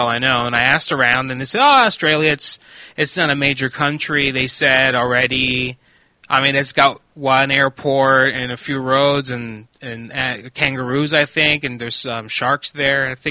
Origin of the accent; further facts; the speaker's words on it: Chicago, Illinois, United States; I'm from Illinois, Chicago, you know, in the United States.